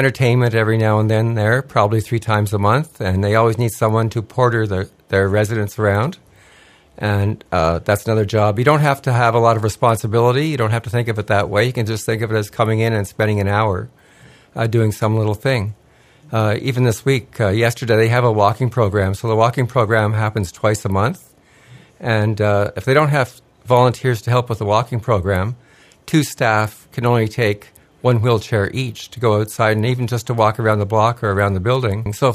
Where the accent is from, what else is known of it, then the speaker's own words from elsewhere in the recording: Ottawa, Ontario, Canada; now in Gananoque, Canada; but I came from the Ottawa area, so all of my family was up there.